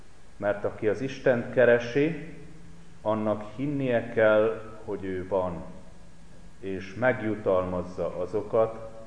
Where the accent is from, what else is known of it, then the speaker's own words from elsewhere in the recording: Szárazd, Tolna, Hungary; Volt már alkalom, amikor innen Mandabokorból haza Szárazdra 3 óra alatt hazajutottam.